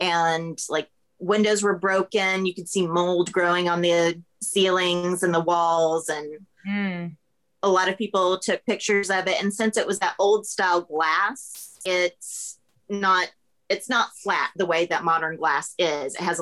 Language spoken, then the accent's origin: English; Florida, United States; because, you know, I grew up in Florida. So it was neat to move somewhere that had well-established ghost stories already.